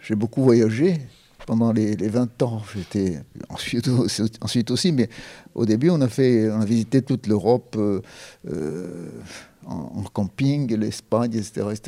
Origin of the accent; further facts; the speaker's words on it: Corsica, France; moved away as an adult; also born or lived in Paris; Oui, je suis né en Corse en 1940, décembre 1940. Et jusqu'à 20 ans, je suis resté ici.